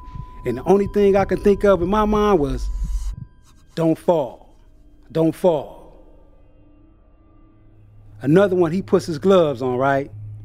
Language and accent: English; Los Angeles, California, United States; I grew up in South Central Los Angeles. Both parents was in the household. I'm in the middle of 5 siblings.